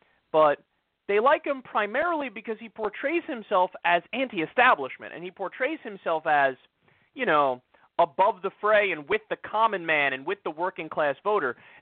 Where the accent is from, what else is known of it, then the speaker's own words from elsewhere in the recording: New York, United States; I mean, for fuck's sake, I'm from New York.